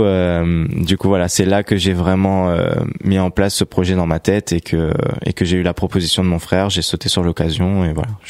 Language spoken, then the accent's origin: French; Réunion, France; first language Réunion Creole; French is a second language; Il y a un couplet en créole aussi, en fait, vu que je viens de La Réunion.